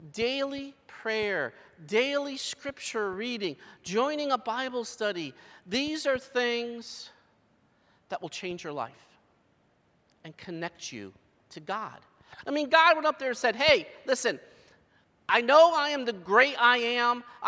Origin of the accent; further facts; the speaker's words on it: Pennsylvania, United States; Oh, and growing up in Bradford County, oh, they made time for hunting, you know?